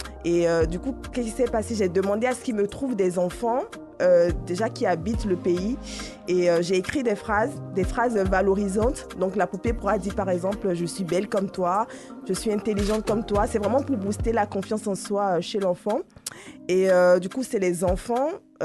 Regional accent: Benin; moved away as an adult; now in France; j'étais à l'université et je venais du Bénin. Enfin, j'étais fraîchement arrivée du Bénin et je suis arrivée en France

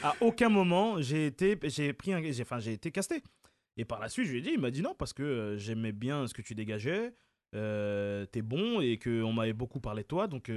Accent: Montreuil, Île-de-France, France; Je viens de nulle part. Je viens de Montreuil, à la mairie de Montreuil. Je viens de nulle part d'autre.

